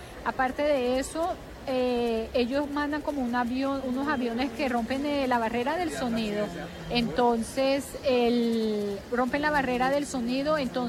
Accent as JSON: {"language": "Spanish", "town": "Bucaramanga", "region": "Santander", "country": "Colombia", "tie": "born or raised there", "also_born_or_lived": "Beirut, Lebanon", "said": "Mi papá es libanés, mi mamá es de Bucaramanga, es colombiana, ella es de La Guajira, pero yo nací en Bucaramanga y vivimos en Bucaramanga, crecí en Bucaramanga."}